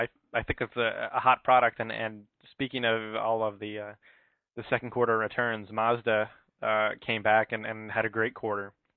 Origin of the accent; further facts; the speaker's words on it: Ohio, United States; I'm from Northeast Ohio, so they make all the engines in my backyard, so.